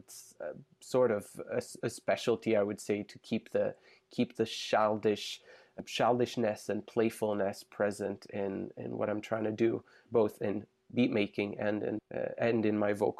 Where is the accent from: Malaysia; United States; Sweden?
Sweden; moved away as an adult; now in Montreal, Canada; I've only lived in Montreal for just over 3 years now. And as I mentioned before, I lived in Sweden, or I grew up in Sweden and lived there up until a few years ago.